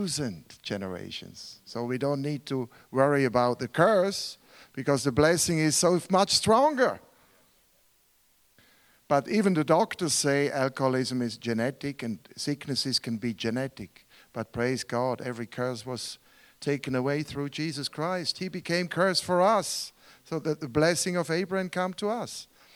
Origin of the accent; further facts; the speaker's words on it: Switzerland; I grew up in Switzerland, in the richest country of the world, the highest salary of the world, and I was a very poor guy.